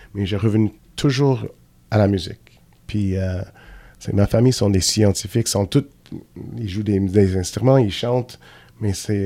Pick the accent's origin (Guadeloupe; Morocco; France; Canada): Canada; Quebec City, Quebec; je suis né et élevé ici à Québec. Je suis québécois. Je suis anglo-québécois